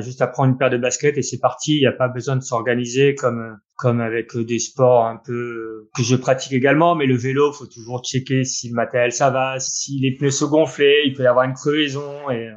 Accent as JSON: {"language": "French", "town": "Briouze", "region": "Normandy", "country": "France", "tie": "born or raised there", "said": "Donc, je suis né en Normandie, où j'y ai passé 25 ans quasiment, avec mon papa et maman là-bas, à Briouze, dans une petite commune dans l'Orne."}